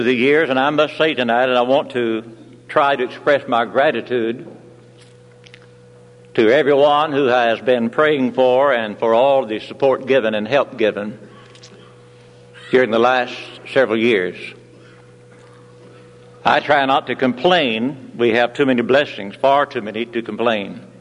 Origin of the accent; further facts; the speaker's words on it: Elk City, Oklahoma, United States; some from my hometown in Elk City, Oklahoma